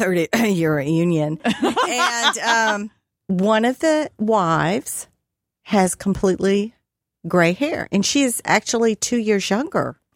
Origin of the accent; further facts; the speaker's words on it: Miami, Florida, United States; I grew up in Miami.